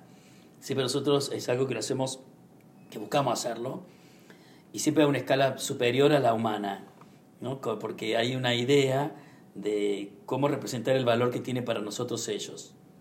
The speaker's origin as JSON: {"language": "Spanish", "country": "Argentina", "said": "Cuando te presentás ante el mundo como artista, como argentino, como sudamericano"}